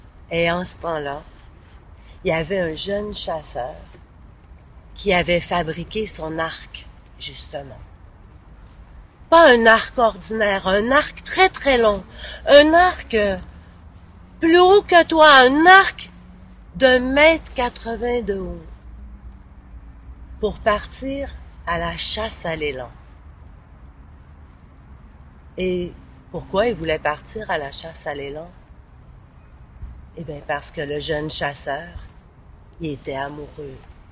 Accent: Montreal, Quebec, Canada; je suis québécoise. En fait, montréalaise de cœur, bien que j'ai vécu un peu partout au Québec, en Abitibi-Témiscamingue, dans les forêts ou dans les grandes villes.

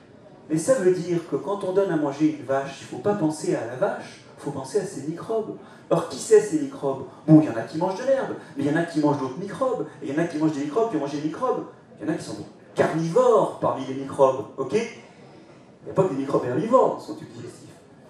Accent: Brittany, France; Et puis moi, je suis breton, hein

